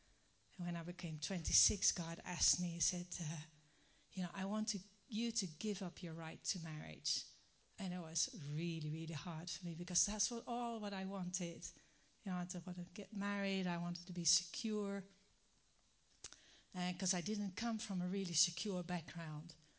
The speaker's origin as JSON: {"language": "English", "country": "Netherlands", "said": "this is my husband, Willem, and I come from Holland, and it's really nice to meet you"}